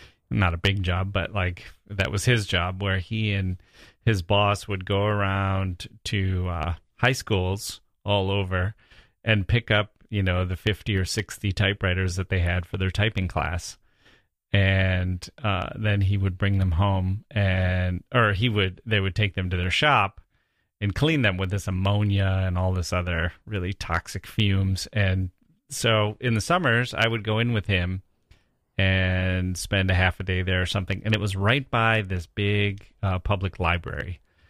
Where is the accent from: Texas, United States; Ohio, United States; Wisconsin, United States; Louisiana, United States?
Wisconsin, United States; As you know, I didn't grow up in Manhattan. I grew up in Wisconsin in this small town. We didn't have a lot of money, and so we loaded up on books at the library.